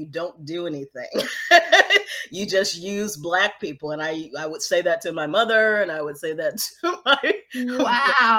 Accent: Chicago, Illinois, United States; So I was born and raised in Chicago.

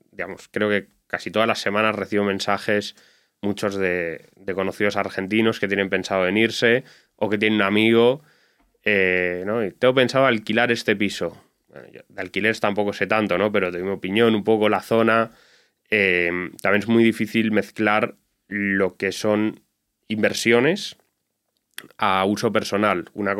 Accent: Madrid, Community of Madrid, Spain; also born or lived in Switzerland; Yo, mis padres son ambos argentinos, pero yo nací y me crié aquí en Madrid. Estudié en un colegio suizo, que mi educación fue en alemán.

